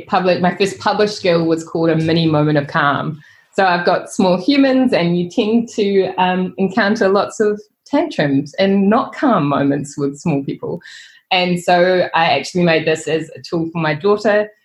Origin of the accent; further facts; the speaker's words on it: New Zealand; I'm from New Zealand.